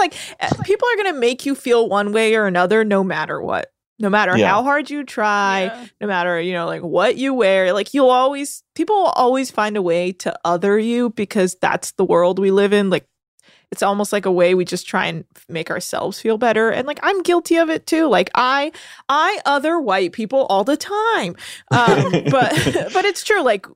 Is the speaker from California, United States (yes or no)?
yes; California, United States; accent: Californian; And I mean, whatever, like I'm from California, like I speak a certain way.